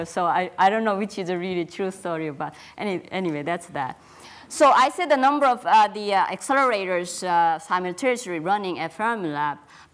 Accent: South Korea; moved away as an adult; also born or lived in Seoul; now in United States; I was born in South Korea in a small village with four sisters and one brother, so big family. But anyhow, I grew up at countryside and went to high school and bigger city

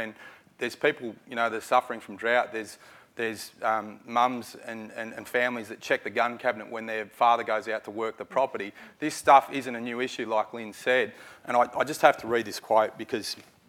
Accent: Mildura, Victoria, Australia; I grew up on King's Billabong, which is just this amazing place just outside of Mildura.

